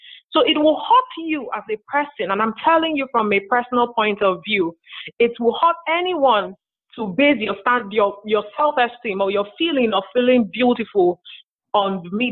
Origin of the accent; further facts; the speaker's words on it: Nigeria; Because as a teenager growing up in Nigeria, I mean, you knew me from med school.